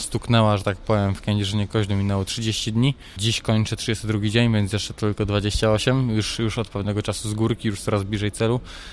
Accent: Radomsko, Łódź Voivodeship, Poland; poszedłem z mojego rodzinnego miasta z Radomska

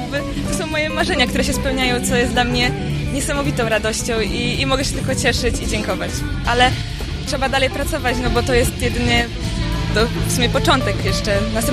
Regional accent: Krawkowice, Opole Voivodeship, Poland; jestem, no uczę się w Opolu, jestem z Krawkowic, ale pochodzę z Opolszczyzny

